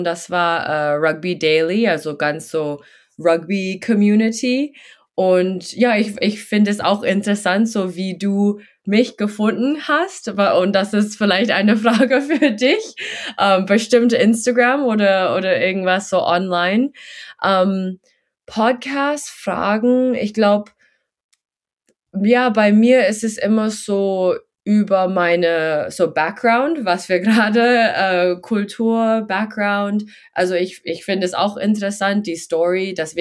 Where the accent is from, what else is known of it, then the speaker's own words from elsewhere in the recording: Shanghai, China; accent: American; ich bin auch in Shanghai aufgewachsen, also ganz so busy city life. Ich war auf die amerikanische Schule